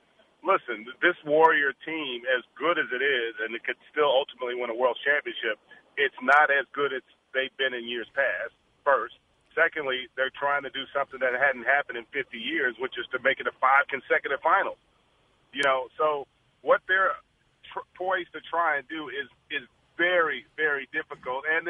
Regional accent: Las Vegas, Nevada, United States; because I grew up in Las Vegas, huge fan of Coach Stark and the Running Rebels.

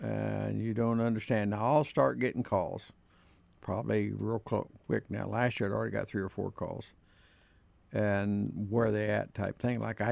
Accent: Missouri, United States; Yeah, I'm from Missouri. You got to show me.

